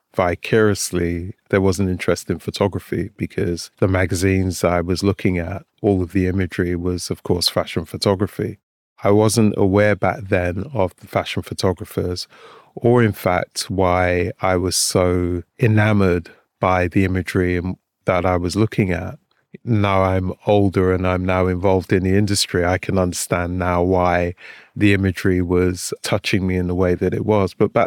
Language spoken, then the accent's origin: English; London, United Kingdom; As a kid growing up in Shepherd's Bush, West London, big up West London. Now I live in North London, so big up North London.